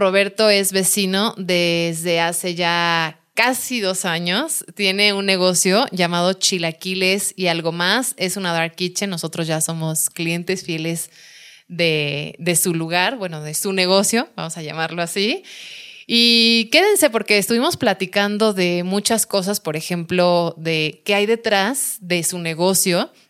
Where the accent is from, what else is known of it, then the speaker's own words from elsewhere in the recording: Mexico City, Mexico; Soy de Ciudad de México y así como tú, soy una vecina enamorada de Cibatá.